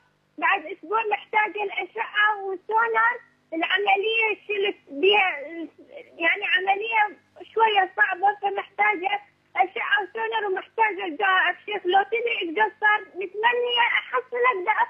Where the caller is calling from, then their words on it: Iraq; من العراق.